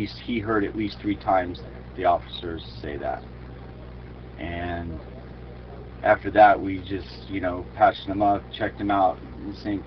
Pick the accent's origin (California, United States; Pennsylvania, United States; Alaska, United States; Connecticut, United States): California, United States; Santa Monica; And I grew up in Santa Monica area, so I said, oh, I, you know, grew up down there and I know a couple guys